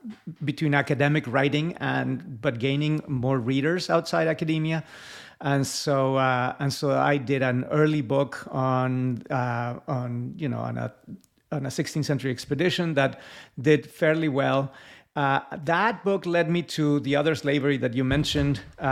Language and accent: English; Mexico City, Mexico; English is a second language; So I grew up in Mexico City